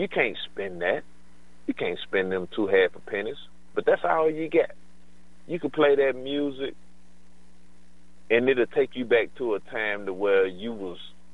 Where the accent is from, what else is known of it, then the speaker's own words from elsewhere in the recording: Tennessee, United States; I still, I'm from Tennessee. I still listen